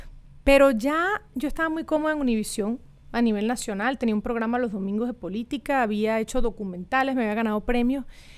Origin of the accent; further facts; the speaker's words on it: Venezuela; moved away as an adult; now in United States; Soy venezolana de pura cepa. En Estados Unidos tengo, parece mentira, nada más 11 años.